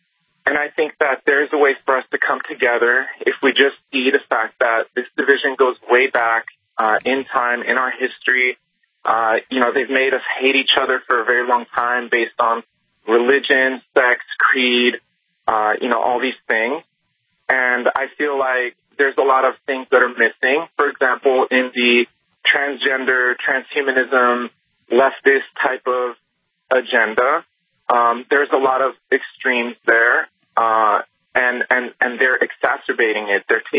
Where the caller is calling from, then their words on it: California, United States; And I'm calling from California, and I've been listening to you for 23 years